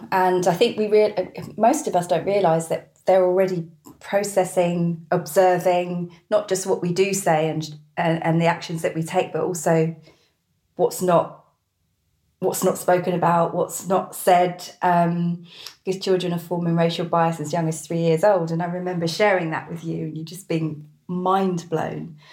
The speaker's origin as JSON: {"language": "English", "region": "East of England", "country": "United Kingdom", "tie": "born or raised there", "said": "Where I grew up in Hertfordshire"}